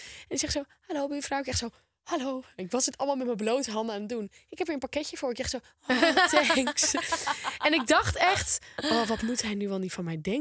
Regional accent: Volendam, North Holland, Netherlands; Ik ben een Volendammer, ik vind dat echt vreselijk.

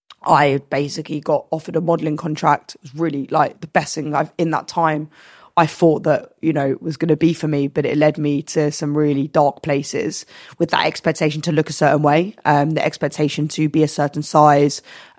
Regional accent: Radlett, East of England, United Kingdom; I am from Hertfordshire.

